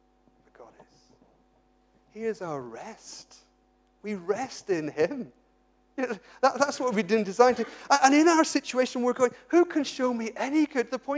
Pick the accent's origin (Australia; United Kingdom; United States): United Kingdom; England; born there; but I was born in England, so I support England as well.